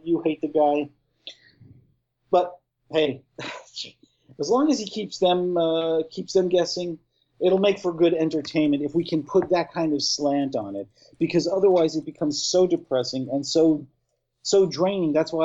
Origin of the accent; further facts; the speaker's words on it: New York, United States; He's from New York. We're from New York. We've lived with this fucking guy for over 30-plus years.